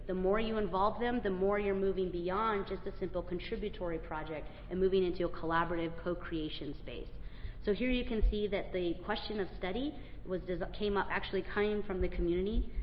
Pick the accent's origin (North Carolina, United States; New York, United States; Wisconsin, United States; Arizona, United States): Arizona, United States; Tucson; so I'm from Tucson, Arizona. I'm second-generation Mexican-American. I love where I'm from, but we have a lot of mining.